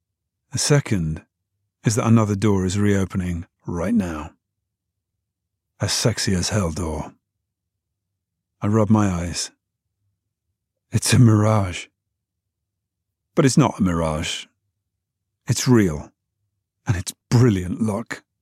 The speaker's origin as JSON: {"language": "English", "region": "London", "country": "United Kingdom", "tie": "born or raised there", "said": "Growing up outside London, we didn't partake in scuba too often"}